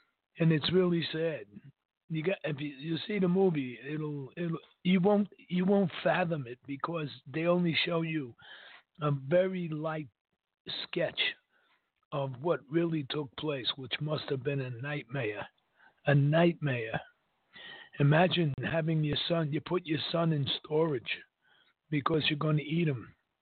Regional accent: New York City, New York, United States; I grew up in Harlem, Upper Harlem.

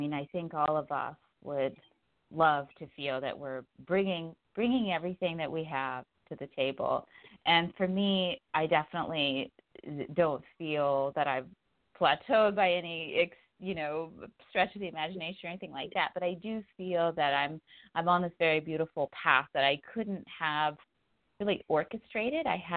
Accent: Texas, United States; So I grew up in Central Texas, and I have a very dynamic family.

